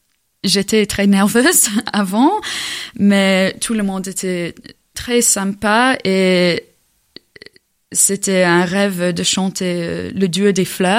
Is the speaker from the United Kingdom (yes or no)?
yes; England, United Kingdom; French is a second language; now in France; parce que je viens d'Angleterre, mais j'ai aussi la nationalité française. Et maintenant, c'est la première fois que j'habite en France.